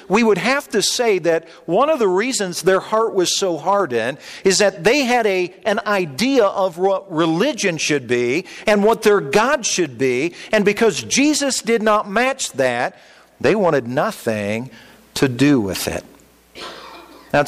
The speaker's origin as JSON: {"language": "English", "region": "Indiana", "country": "United States", "said": "And yeah, I'm from Indiana. You can tell that once in a while."}